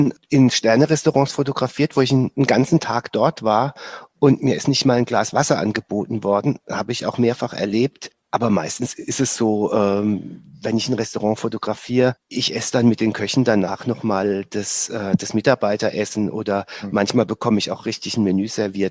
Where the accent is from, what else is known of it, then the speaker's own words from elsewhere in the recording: Germany; Kurpfälzer, ja.